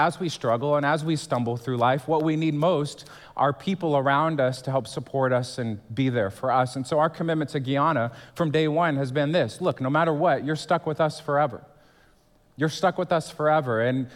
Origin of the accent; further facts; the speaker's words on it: Houston, Texas, United States; I come to you from Houston.